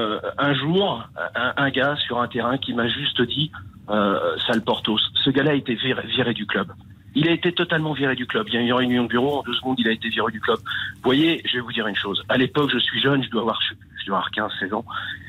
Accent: Portugal; J'ai connu le racisme. Je suis portugais. Moi, j'ai rien à voir. Ça se voit pas sur moi.

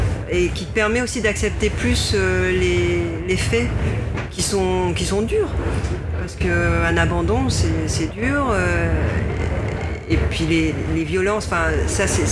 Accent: France; Que je suis française et puis que je suis pas si mal comme ça en fait

